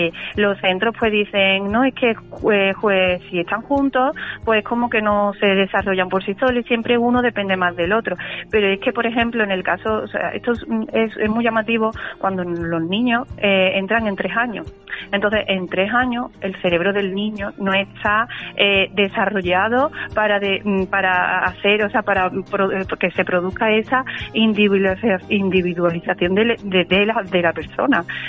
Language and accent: Spanish; Gelves, Andalusia, Spain; now in Marchena, Spain; soy de Helves de toda la vida, mi familia es de allí, yo me considero de allí. O sea, que lo que pasa que, pues la vida me ha puesto aquí ahora mismo en Marchena.